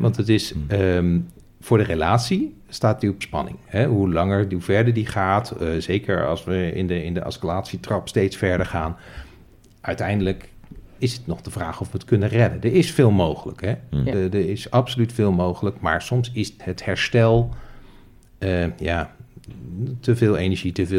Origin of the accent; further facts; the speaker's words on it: Rotterdam, South Holland, Netherlands; Hey, in Rotterdam, ik kom uit Rotterdam. Wij zeggen, ik het leuk vinden, ik het niet leuk vinden